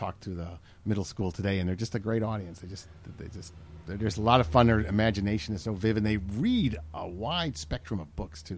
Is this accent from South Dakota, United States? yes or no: no; New York City, New York, United States; I'm from New York City.